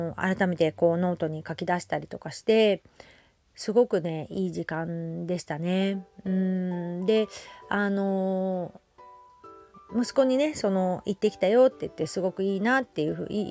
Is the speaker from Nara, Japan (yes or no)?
no; Hamamatsu, Shizuoka, Japan; born there; now in Kamakura, Japan; 私のそのルーツ浜松で生まれたっていうこと、今鎌倉に住んでこのブランドをやっていくっていうこと